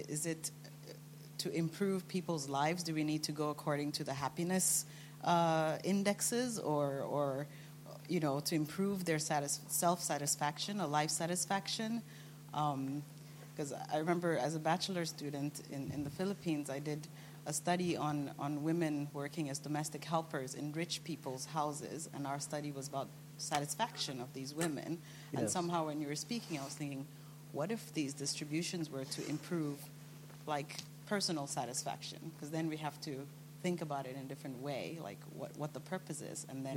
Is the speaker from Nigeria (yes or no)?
yes; Nigeria; I'm from Nigeria, where we have no such you know, idea.